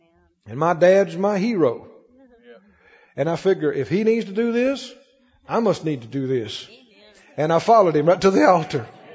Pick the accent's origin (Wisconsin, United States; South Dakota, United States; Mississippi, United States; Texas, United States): Mississippi, United States; I'm from Mississippi, okay?